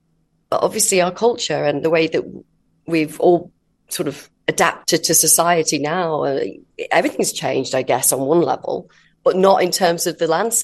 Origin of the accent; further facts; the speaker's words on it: Wakefield, Yorkshire and the Humber, United Kingdom; I grew up in Wakefield, West Yorkshire, and it's predominantly known as a mining community.